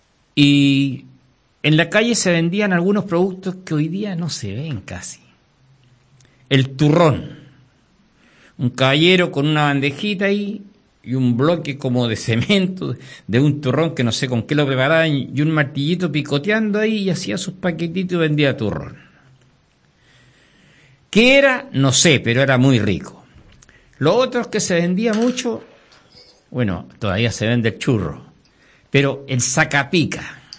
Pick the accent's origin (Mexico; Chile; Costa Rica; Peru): Chile; Valparaíso; Voy a hablar de Valparaíso, mi ciudad natal.